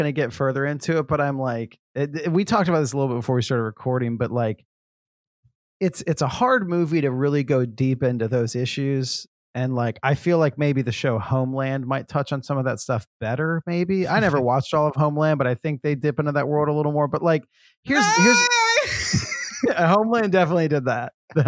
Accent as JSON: {"language": "English", "region": "Southern United States", "country": "United States", "said": "the doctor found out my parents were from the South because I'm from the South"}